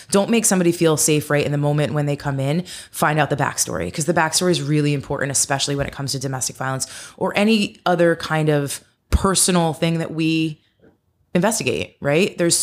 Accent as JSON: {"language": "English", "country": "Ireland", "said": "Talk about me being Irish."}